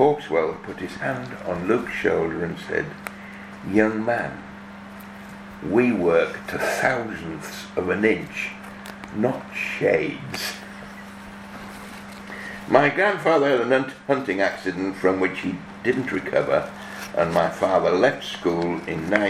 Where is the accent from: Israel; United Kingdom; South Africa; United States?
United Kingdom; Eggleslie; born there; I was born in the Manor House, Eggleslie, in 1939.